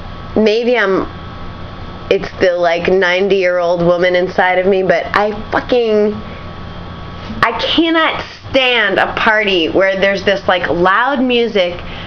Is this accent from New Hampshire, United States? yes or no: yes; New Hampshire, United States; My parents live in New Hampshire. We're from New Hampshire.